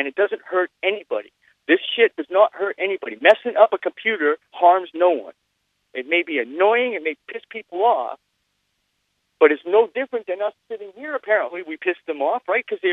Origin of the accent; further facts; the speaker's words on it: Maine, United States; born there; I was originally born in the state of Maine.